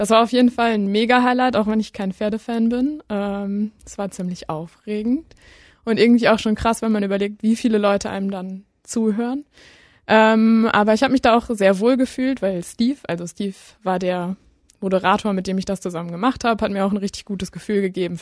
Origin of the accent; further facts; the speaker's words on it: Steinfurt, North Rhine-Westphalia, Germany; 22, eigentlich komme ich aus Steinfurt, aus Burg Steinfurt, um genau zu sein.